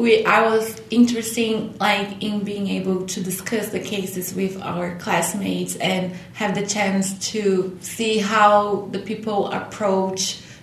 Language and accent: English; Brazil; now in United States; So I'm originally from Brazil, but I have been living in the U.S. for almost 2 years.